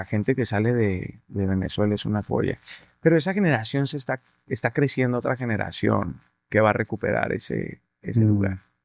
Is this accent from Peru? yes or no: no; Mexico; born there; yo nací en México, el corazón me nació en México, pero un pedazo del alma me nació allá